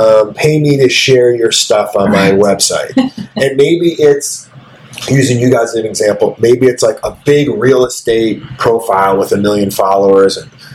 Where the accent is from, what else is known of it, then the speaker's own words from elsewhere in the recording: New York, United States; oh, you're from New York, I'm from New York too